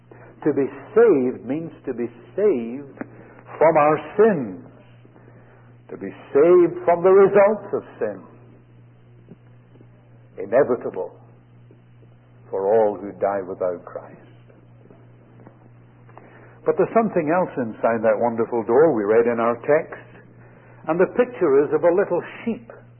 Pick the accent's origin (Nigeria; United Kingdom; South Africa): United Kingdom; Scotland; Now, I'm a Scot.